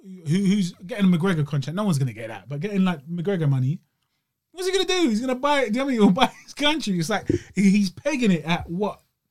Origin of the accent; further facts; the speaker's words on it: Brazil; He knows I'm from Brazil